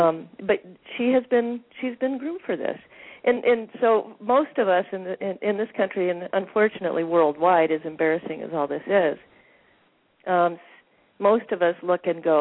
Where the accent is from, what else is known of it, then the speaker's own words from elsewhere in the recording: Ketchikan, Alaska, United States; And Mary's from my hometown of Ketchikan.